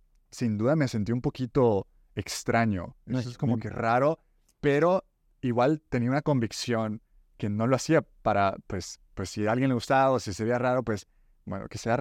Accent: El Salvador; Yo nací y crecí en El Salvador

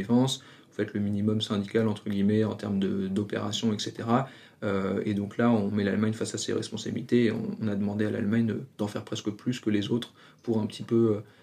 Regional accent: France; évidemment, en tant que Français, voilà, j'ai du mal à comprendre ces choix.

